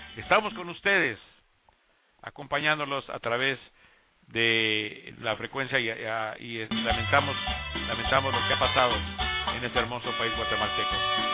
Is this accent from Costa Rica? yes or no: yes; Costa Rica; born there; aunque yo nací en Costa Rica, tengo mucho por conocer en mi país.